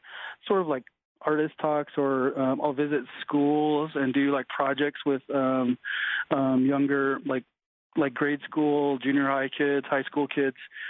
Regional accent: United States; I'm Navajo. I just wanted to kind of express what I think of Native art. First of all, you know, I'm Native American, so basically any kind of art that I make is Native art.

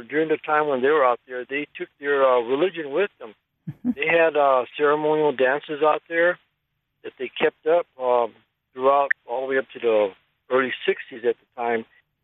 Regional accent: Richmond, California, United States; I grew up in Richmond, California, back in the 60s, 50s.

